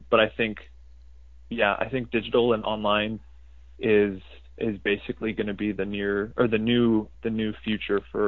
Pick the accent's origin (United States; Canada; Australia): Canada; Saskatchewan; Because growing up in Saskatchewan, it's pretty limited.